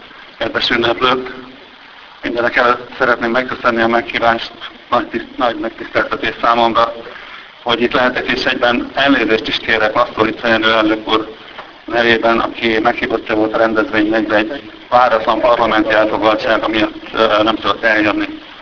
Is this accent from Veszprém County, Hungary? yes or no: yes; Pápa, Veszprém County, Hungary; én pápai vagyok, tehát azon a vidéken nem nagyon ismerjük sem a bányászatot, sem a bányászok életét.